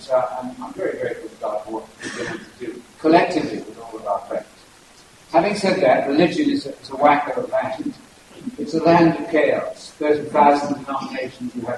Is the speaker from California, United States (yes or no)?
no; Alabama, United States; Well, I'm from Alabama. That always produces a smile, something curiously incongruous about me being from Alabama.